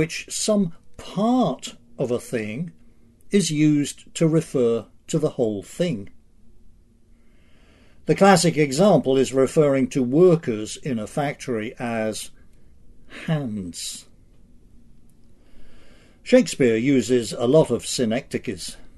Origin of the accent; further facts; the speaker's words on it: Huntington, New York, United States; There's a little flap going on here in my hometown of Huntington, Long Island.